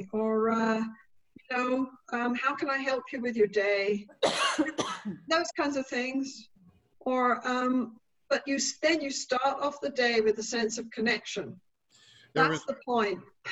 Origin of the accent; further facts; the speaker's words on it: England, United Kingdom; That's because I'm English. English people don't stop breathing till they've drunk tea, okay?